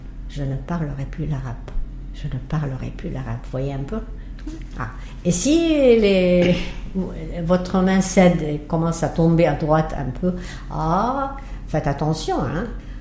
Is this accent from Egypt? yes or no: yes; Egypt; je ne parle pas le turc. Et j'ai été seulement une fois dans ma vie à Istanbul, juste comme touriste. Maintenant, j'ai été élevée en Égypte.